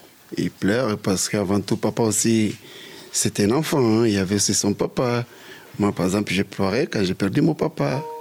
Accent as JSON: {"language": "French", "country": "Angola", "said": "Moi, je viens de l'Angola. L'Angola, c'est un pays qui se trouve en Afrique."}